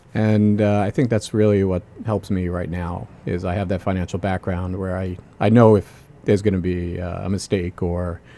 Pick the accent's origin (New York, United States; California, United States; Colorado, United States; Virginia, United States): New York, United States; Babylon; also born or lived in Brooklyn; I grew up in Babylon.